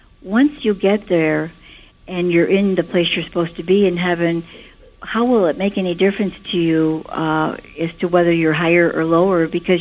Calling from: Palos Heights, Illinois, United States; I'm from Palos Heights, Illinois, Mother.

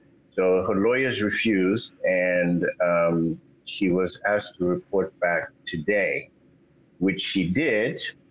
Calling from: Chicago, Illinois, United States; I'm calling from Chicago, the Windy City.

